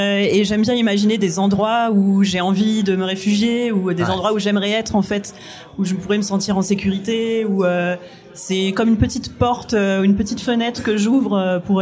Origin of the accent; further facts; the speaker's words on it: Réunion, France; parce que j'ai grandi à La Réunion